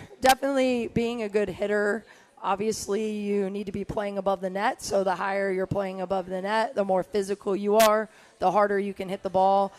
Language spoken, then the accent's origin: English; California, United States; And I'm originally from California, so obviously true to my heart.